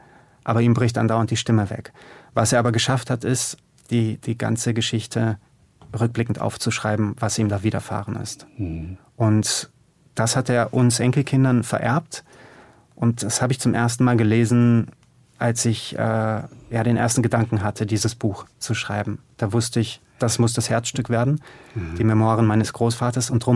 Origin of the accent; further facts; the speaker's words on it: Târgu Mureș, Mureș County, Romania; in meiner Heimatstadt, in Târgu Mureș, in Neumarkt, ist jetzt keine große deutsche Minderheit. Das ist relativ klein.